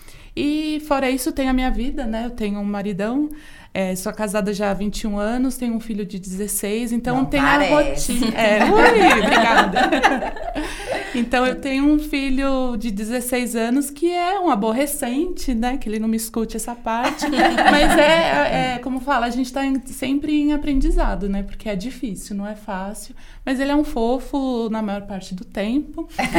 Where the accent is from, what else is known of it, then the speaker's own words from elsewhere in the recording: São Paulo, Brazil; Bom, eu sou aqui de São Paulo.